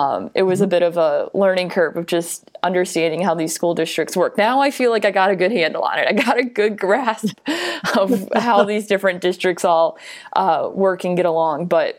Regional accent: Naperville, Illinois, United States; And it's different for me growing up in the Chicago suburbs, where in Naperville, there were 5 public high schools.

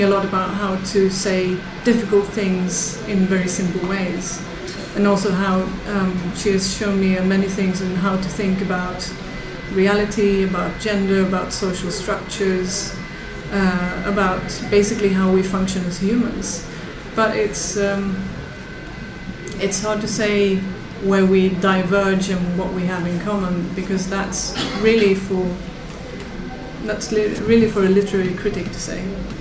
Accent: Stockholm, Stockholm County, Sweden; now in Malmö, Sweden; I am from Stockholm in Sweden. I live in Malmö, where I work as a writer, translator, and creative writing teacher.

